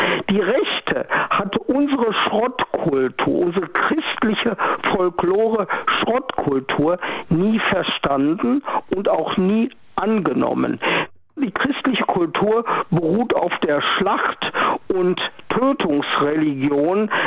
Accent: North Rhine-Westphalia, Germany; Außerdem komme ich aus dem Ruhrgebiet, nördliches Münsterland.

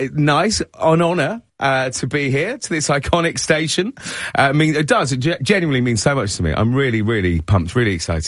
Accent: United Kingdom; moved away; But I was from Britain, not Barbados, so I've done cold, and it is cold.

